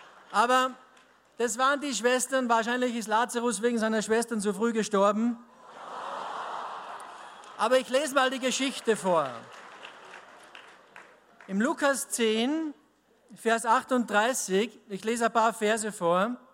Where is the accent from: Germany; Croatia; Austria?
Austria; Bei uns in Österreich gibt es eine Werbung, die kennt jedes Kind.